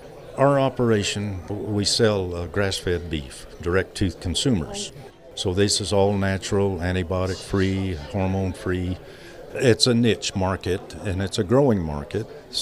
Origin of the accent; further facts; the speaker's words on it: New Mexico, United States; I'm a native of New Mexico. I grew up in Lincoln County, Billy the Kid country, Smokey the Bear country.